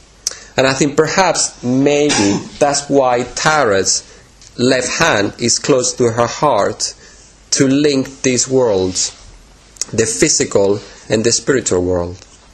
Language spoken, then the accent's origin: English; Madrid, Community of Madrid, Spain; English is a second language; moved away; I remember a friend of mine when we flew to Madrid, to my hometown, and we were leaving the airport, and he said, "Where are the trees?" Because Spain can be quite barren.